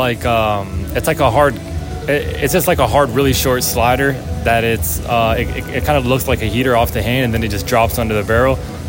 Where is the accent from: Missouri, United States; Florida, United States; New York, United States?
Florida, United States; Miami; But, I'm from Miami, so it's a little bit harder to be all country, so...